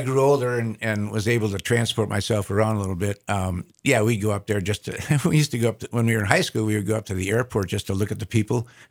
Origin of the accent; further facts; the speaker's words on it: Kenosha, Wisconsin, United States; also born or lived in Racine; There's a huge Italian presence where I grew up in Kenosha and Racine.